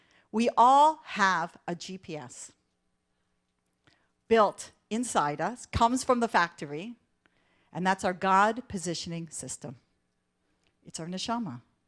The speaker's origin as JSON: {"language": "English", "town": "Toronto", "region": "Ontario", "country": "Canada", "tie": "born or raised there", "said": "So I grew up in Toronto. Anybody here from Toronto?"}